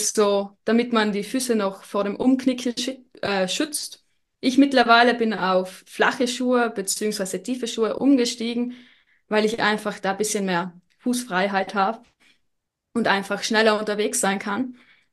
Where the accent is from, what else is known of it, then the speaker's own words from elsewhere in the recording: Trentino-Alto Adige, Italy; Das ist vielleicht auch ein bisschen der Nachteil, wenn man als Südtiroler in Innsbruck studiert, weil man dann doch die Haustür ganz schnell wieder erreichen kann.